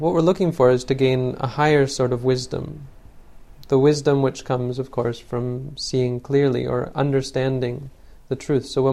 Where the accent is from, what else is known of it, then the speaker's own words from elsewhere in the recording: Canada; also born or lived in Thailand; No, I'm from Canada, actually. That's the sad part. It should be perfect, but I've been living in Thailand for so long that it's terrible. I had to relearn English when I came back to the West.